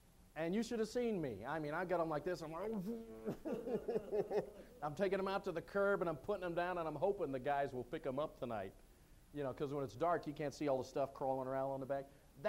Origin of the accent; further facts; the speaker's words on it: Canada; See, I'm from Canada, eh?